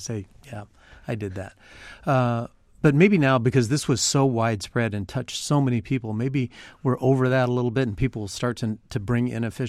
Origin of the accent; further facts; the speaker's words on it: California, United States; I grew up in Southern California watching the Lakers and rooting for the Celtics.